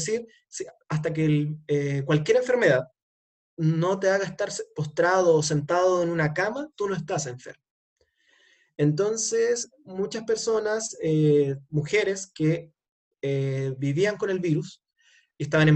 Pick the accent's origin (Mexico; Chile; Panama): Chile; pero soy nacionalmente chileno, pero ya si voy a un país argentino, soy extranjero.